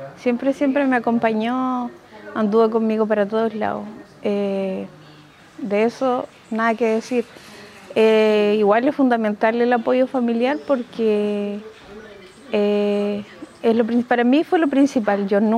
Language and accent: Spanish; Arauco, Biobío, Chile; porque yo soy de Arauco.